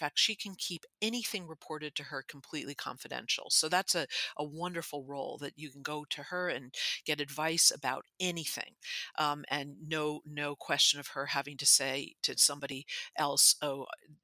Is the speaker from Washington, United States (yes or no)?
no; New York, United States; now in Boston, United States; No, I'm a New Yorker, although I've been in Boston for much longer than I've been in New York. So I grew up in New York, and I went to Cornell undergraduate and in New York.